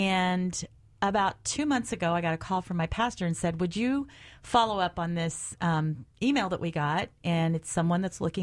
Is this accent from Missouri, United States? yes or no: yes; Missouri, United States; I'm from Missouri